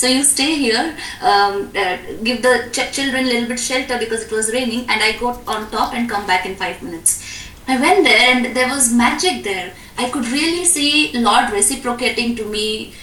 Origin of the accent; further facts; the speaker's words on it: Puri, Odisha, India; I'm from Puri Dham, very close to that place, or my birthplace.